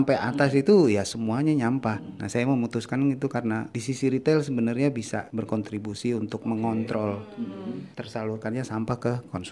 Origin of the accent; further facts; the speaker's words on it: Kalimantan, Indonesia; Terus saya kan kebetulan dari Kalimantan asalnya.